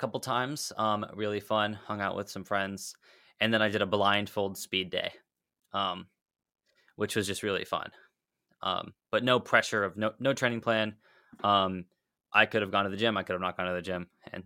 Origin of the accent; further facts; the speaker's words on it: Dallas, Texas, United States; I'm from Dallas, Texas, so not a lot of mountains here.